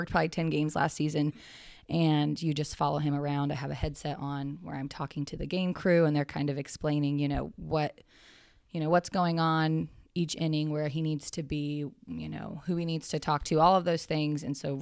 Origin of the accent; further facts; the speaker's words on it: Ottawa, Kansas, United States; So I'm from Ottawa, graduated high school in 2014, played softball at Allen Community College here in Kansas, and then I transferred to Ottawa University, where I played softball for two more years. I currently work full-time at Ottawa University